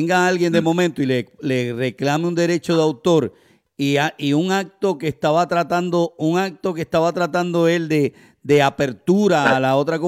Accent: Puerto Rico; voy a decir un refrán que hacen en mi país, en Puerto Rico.

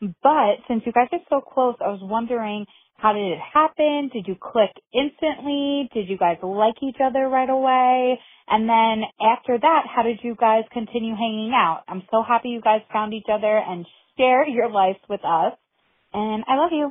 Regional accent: New York, United States; I'm from Long Island.

